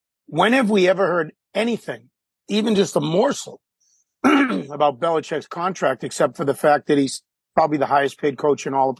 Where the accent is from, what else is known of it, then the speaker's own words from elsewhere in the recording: Braintree, Massachusetts, United States; I knew what I wanted to do when I was 15 growing up in Braintree.